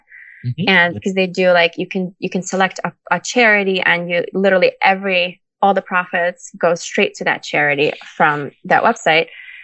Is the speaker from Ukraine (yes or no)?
yes; Ukraine; also born or lived in Brooklyn; because I'm from Ukraine and Brooklyn, so we don't do lawn signs.